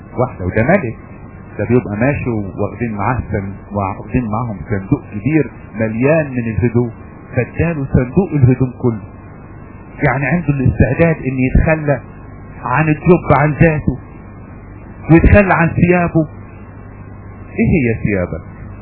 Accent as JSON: {"language": "Arabic", "region": "Upper Egypt", "country": "Egypt", "said": "عندنا في الصعيد يسموها الحتة الزفرة"}